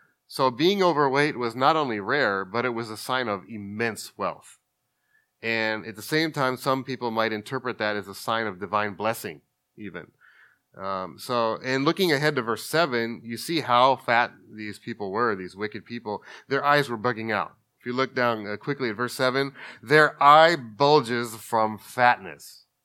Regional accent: Los Angeles, California, United States; I come from the Los Angeles area. We're near Hollywood.

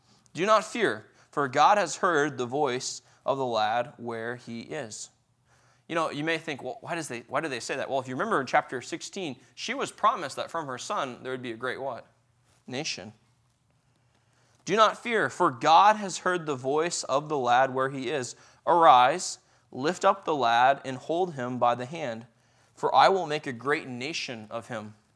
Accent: Texas, United States; If you said to me, because I'm from Texas, "Oh, it's about a football field away."

